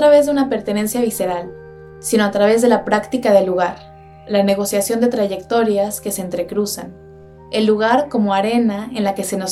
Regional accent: Mexico City, Mexico; now in Berlin, Germany; Crecí en la Ciudad de México y desde hace algunos años vivo en Berlín, desde donde les hablo.

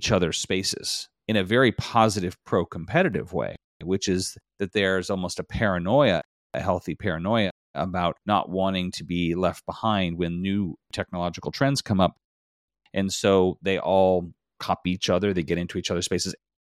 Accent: California, United States; my first experience working in politics was for my hometown congressman from California

